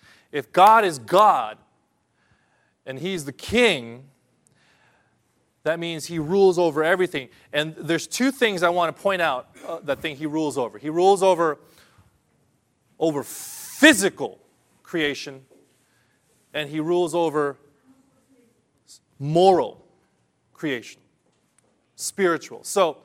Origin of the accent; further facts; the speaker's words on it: California, United States; So I'm from California, and there was a beautiful place called Lake Hume Lake